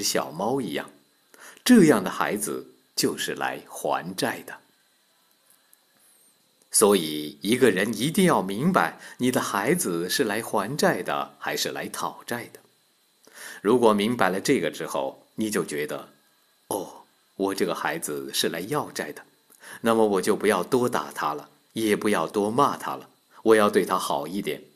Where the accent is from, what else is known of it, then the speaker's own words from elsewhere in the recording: China; 我们中国人常说男儿有泪不轻弹